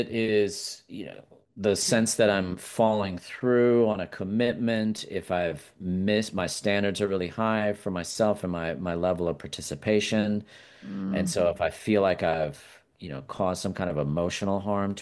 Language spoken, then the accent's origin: English; Richmond, Virginia, United States; now in Asheville, United States; I grew up in Richmond, Virginia.